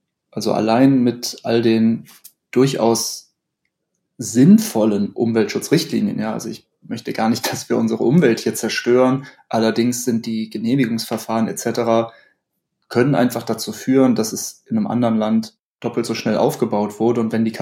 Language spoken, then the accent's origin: German; Aachen, North Rhine-Westphalia, Germany; als Aachener